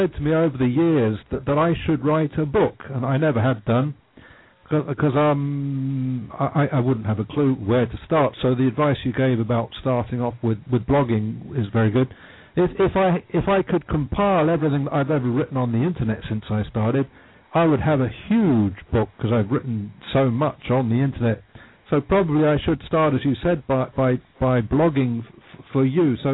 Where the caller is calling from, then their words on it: London, United Kingdom; I'm calling from London, UK.